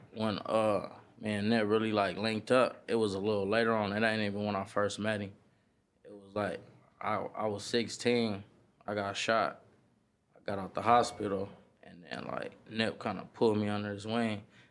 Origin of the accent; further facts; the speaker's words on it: Los Angeles, California, United States; Yeah, I'm from Slauson and Crenshaw, like same hood … same area. Born and raised.